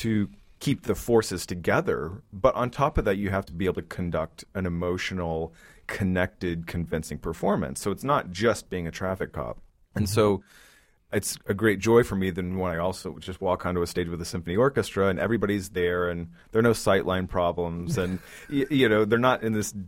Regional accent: United States; So I thought, well, I'm American, but I can fashion this kind of path

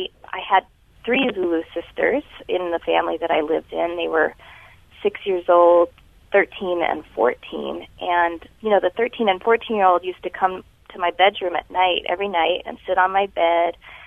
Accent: El Paso, Texas, United States; I'm not Latino or Latina, but I grew up in El Paso, and I just have always felt very drawn to other cultures as a result, growing up essentially as a minority, which is very unusual for, a white girl.

